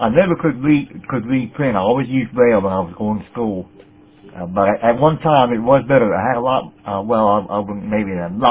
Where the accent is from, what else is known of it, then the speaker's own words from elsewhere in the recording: Easton, Maryland, United States; born there; I was born in 1953, and I was born in Easton, Maryland, if you're going to be technical about it, because that's where the hospital was, and is. I live in Denton, Maryland.